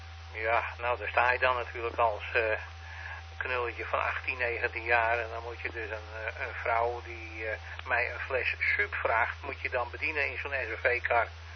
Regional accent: Friesland, Netherlands; Nou ben ik een geboren en getogen Fries. Dus dat is even één. Ik spreek het niet zo vaak, maar in mijn familie spreek ik het uiteraard wel.

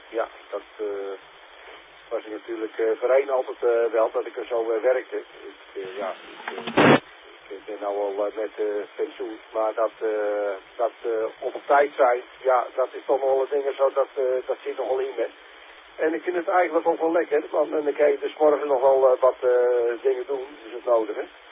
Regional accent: Enkhuizen, North Holland, Netherlands; uit Enkhuizen.

